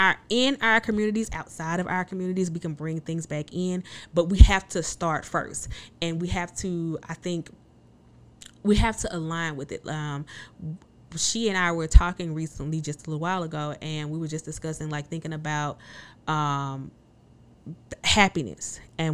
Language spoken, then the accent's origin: English; Chicago, Illinois, United States; born there; also born or lived in Atlanta / Mississippi; I was born in Chicago.